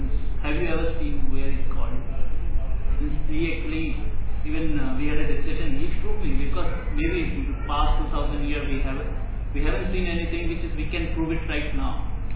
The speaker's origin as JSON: {"language": "English", "country": "India", "second_language": "English", "said": "From India."}